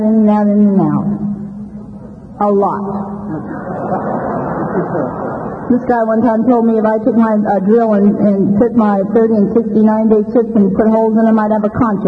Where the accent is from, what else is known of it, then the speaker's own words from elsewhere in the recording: California, United States; Well, I grew up out in the Fillmore.